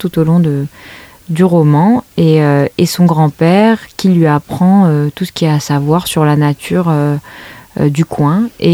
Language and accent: French; Morocco; Même si j'ai grandi au Maroc, je n'ai pas du tout grandi dans cette région-là.